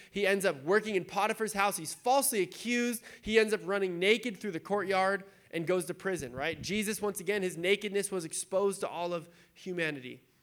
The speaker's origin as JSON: {"language": "English", "town": "San Diego", "region": "California", "country": "United States", "tie": "born or raised there", "said": "So when growing up in San Diego, you either surf or you skate."}